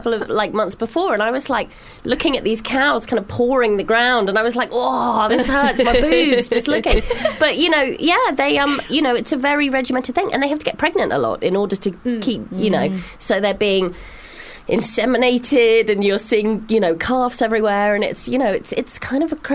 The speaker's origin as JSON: {"language": "English", "country": "Hong Kong", "tie": "born or raised there", "said": "I grew up in a city. I grew up in Hong Kong"}